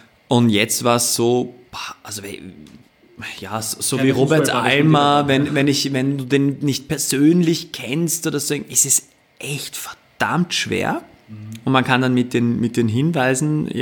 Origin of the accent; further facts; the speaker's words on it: Vienna, Austria; Und meine Mutter kommt aus Salzburg. Und so war das irgendwie so, ja. Dann geht das auch als Wiener.